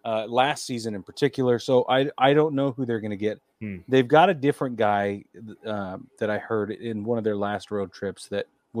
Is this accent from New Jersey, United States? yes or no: no; New York, United States; broadcasting for 64 years as a little boy growing up in New York as a Yankees fan.